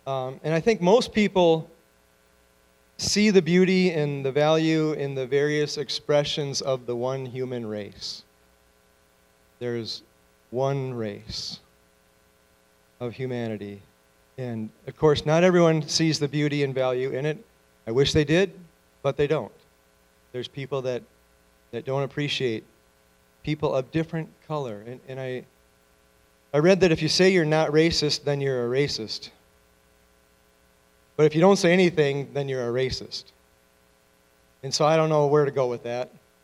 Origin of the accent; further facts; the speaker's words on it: Chicago, Illinois, United States; You know, I grew up in the Chicago area, and it was Polack jokes.